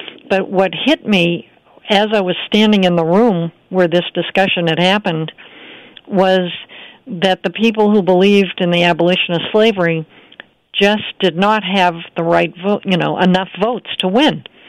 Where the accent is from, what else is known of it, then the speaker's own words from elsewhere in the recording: Massachusetts, United States; And, you know, I come from Massachusetts.